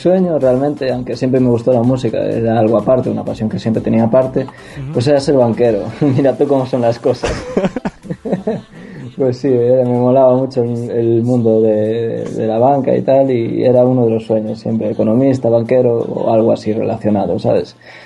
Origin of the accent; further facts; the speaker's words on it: Pontevedra, Galicia, Spain; y así un poco fuera de la zona donde vivo, que yo soy de Pontevedra